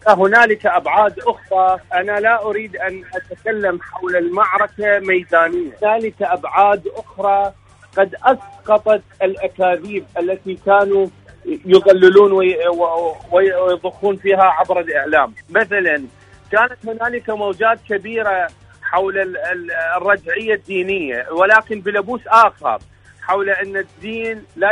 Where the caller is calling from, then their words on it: Iraq; من العراق.